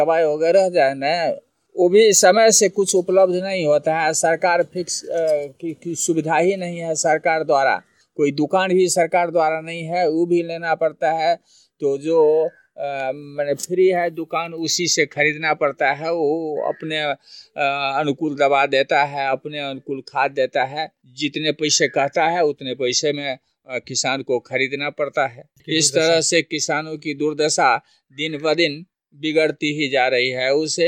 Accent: Ghunghor, Bihar, India; हम घुंघोर के रहने वाले हैं, जो मधुबनी जिला अंतर्गत बाबूहरी प्रखंड में पड़ता है।

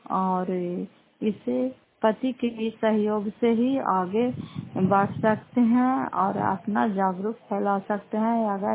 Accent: Fatehpur, Bihar, India; घर फतेहपुर, पंचायत मखरौता, जिला नालंदा, करापसा ब्लॉक की निवासी हूं।

